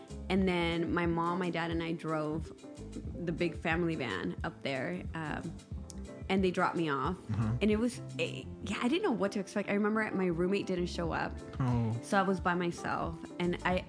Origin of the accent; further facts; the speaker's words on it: San Pedro, California, United States; also born or lived in Durango, Mexico; I'm from San Pedro. Yeah. Yes. So I was born in Durango in Mexico.